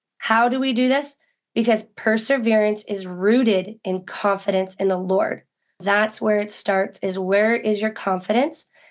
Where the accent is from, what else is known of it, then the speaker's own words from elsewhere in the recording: Idaho, United States; I am originally from Idaho. I've been out in California about the last 2 years